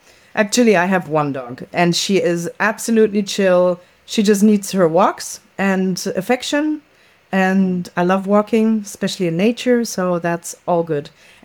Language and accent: English; São Paulo, Brazil; also born or lived in Hong Kong / Berlin; I come from Sao Paulo, right? We've got over 20 million people. And then lived in Hong Kong and in Berlin and always big cities. So I'm a city girl.